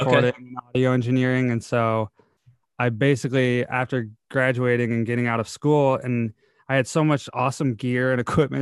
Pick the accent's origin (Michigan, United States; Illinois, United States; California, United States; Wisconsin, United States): Michigan, United States; Novi; Yeah, I grew up in Novi and then graduated and went to school at Central.